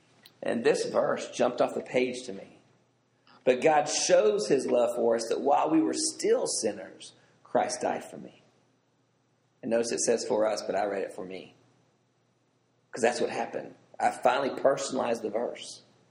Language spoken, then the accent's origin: English; Southern US, United States; I've heard that my whole life because I grew up in the South, and that's all the pastor ever talked about.